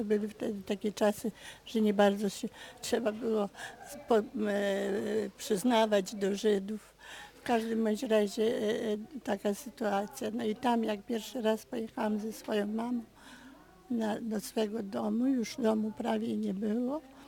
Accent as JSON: {"language": "Polish", "town": "Dziewięcierz", "region": "Subcarpathian Voivodeship", "country": "Poland", "tie": "born there", "said": "urodziłam się w Dziewięcierzu. A Dziewięcierz to takie miejscowość składająca się z kilkunastu przysiłków. I leżała na dziewięciu górach. Na jednych z tych gór myśmy mieszkali cztery rodziny polskie, ale wokół nas byli sami Ukraińcy"}